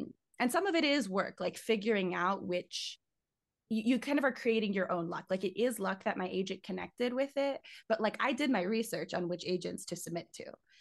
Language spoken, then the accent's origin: English; United States; I'm very American, you know, like I freely say that.